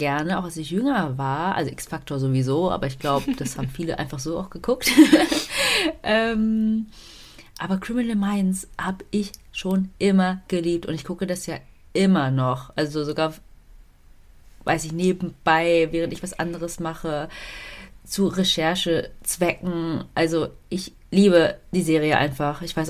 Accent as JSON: {"language": "German", "town": "Düsseldorf", "region": "North Rhine-Westphalia", "country": "Germany", "said": "Ja, aber aus der Nähe, also Düsseldorf, Umgebung."}